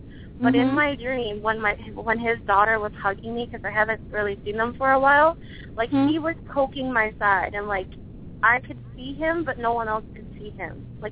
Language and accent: English; Pennsylvania, United States; And I'm from Pennsylvania, so.